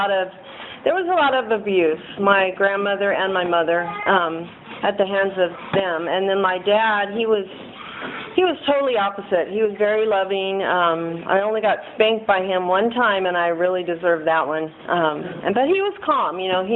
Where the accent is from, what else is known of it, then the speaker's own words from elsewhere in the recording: Bakersfield, California, United States; I was born and raised in Bakersfield, better known as Okieville, if anybody knows Bakersfield.